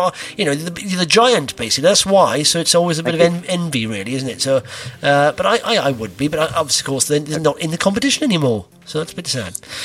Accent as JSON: {"language": "English", "region": "Wales", "country": "United Kingdom", "lives_now": "England", "said": "Thing is, I'm based in England. I'm a Welshman."}